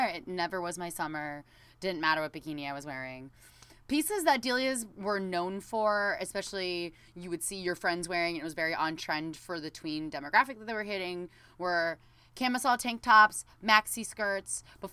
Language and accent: English; California, United States; even though I was from Southern California